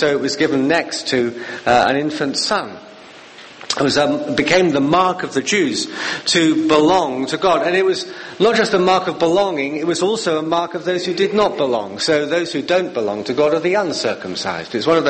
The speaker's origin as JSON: {"language": "English", "region": "London", "country": "United Kingdom", "said": "Now maybe it's because I come from London and you can't really see any stars because of the light pollution."}